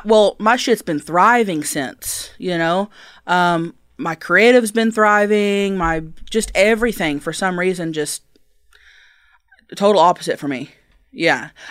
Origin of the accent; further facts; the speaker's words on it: Thackerville, Oklahoma, United States; Thackerville, Oklahoma.